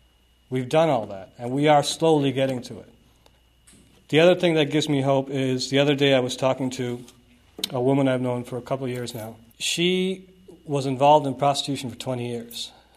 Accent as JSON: {"language": "English", "country": "India", "moved": "yes", "lives_now": "United States", "said": "I'm an immigrant. I got off the boat 10 years ago, and I'm glad to be here. You know, I'm from India"}